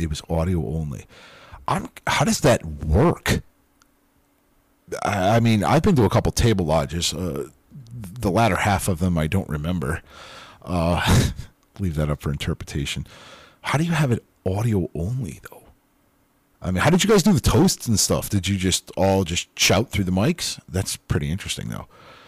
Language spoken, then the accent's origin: English; Connecticut, United States; Like, I'm from Connecticut.